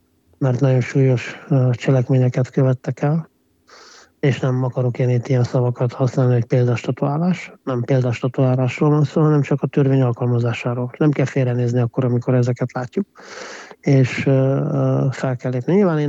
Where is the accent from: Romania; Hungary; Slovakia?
Romania; Cluj-Napoca, Cluj County; én kolozsvári vagyok, Kolozsváron születtem, itt élek 50 éve ebben a városban